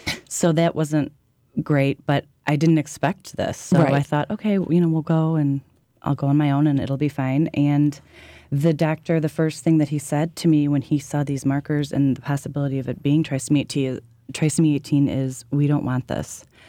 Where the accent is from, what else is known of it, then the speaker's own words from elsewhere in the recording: Arlington Heights, Illinois, United States; I grew up in the suburbs of Chicago.